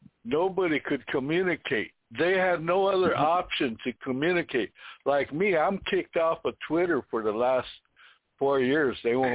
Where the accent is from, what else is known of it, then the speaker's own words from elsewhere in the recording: Rosebud, South Dakota, United States; We grew up down there in Rosebud.